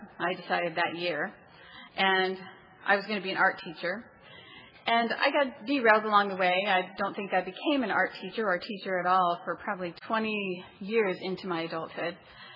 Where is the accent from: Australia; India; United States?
United States; Beaverton, Oregon; I'm an art teacher at St. Stephen's Academy. I'm from Beaverton, Oregon.